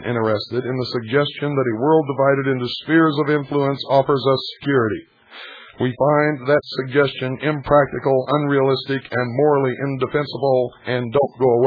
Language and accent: English; United States; I am an American.